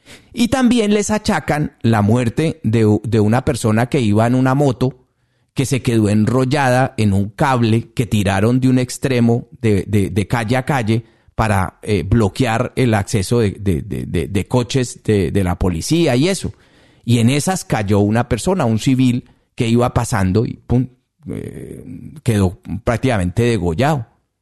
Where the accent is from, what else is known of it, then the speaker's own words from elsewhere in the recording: Colombia; yo no soy peruano, pero sí colombiano.